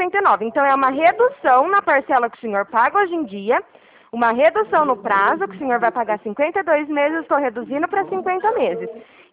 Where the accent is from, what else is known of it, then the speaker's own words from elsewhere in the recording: Araraquara, São Paulo, Brazil; eu sou aqui de Araraquara